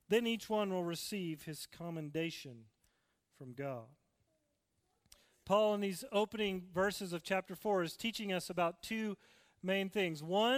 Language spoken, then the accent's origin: English; Northeast, United States; I am from the Northeast, though. I can't deny it. I'm a Yankee at heart. Sorry.